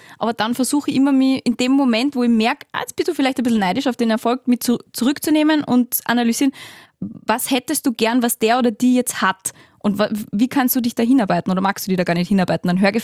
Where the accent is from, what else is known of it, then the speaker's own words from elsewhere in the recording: Salzburg, Austria; dass es bei uns daheim in Salzburg einfach wahnsinnig schön ist